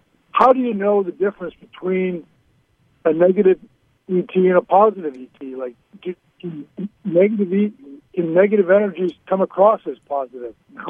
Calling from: Portland, United States; Yeah, I'm calling from Portland.

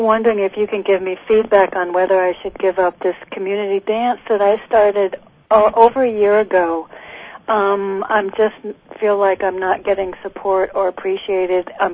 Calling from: New Haven, Connecticut, United States; Hi, Donna. … from Connecticut, your fan.

